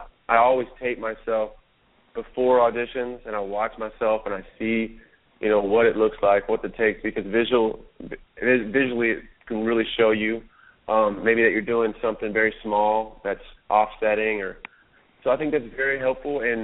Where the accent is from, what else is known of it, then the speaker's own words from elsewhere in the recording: Louisville, Kentucky, United States; I'm from Louisville, Kentucky, so I kind of stuck a little Muhammad Ali part into my rap just to kind of mark that home.